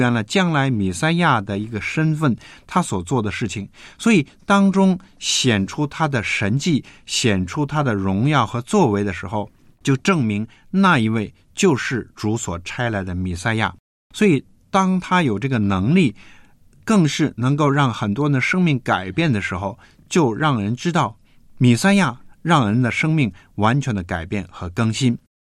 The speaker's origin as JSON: {"language": "Chinese", "country": "China", "said": "特别是我们中国人很爱吃、会吃。那我们中国人是用筷子"}